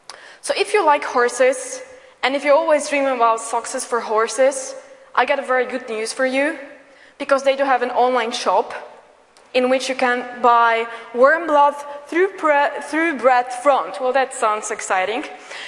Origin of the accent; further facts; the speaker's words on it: Poland; English is a second language; I'm from Poland. We don't like expensive stuff.